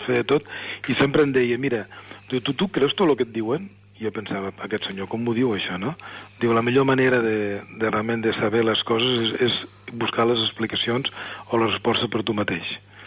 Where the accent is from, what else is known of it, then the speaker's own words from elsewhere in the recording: Mollerussa, Catalonia, Spain; born there; Pues a Mollerussa.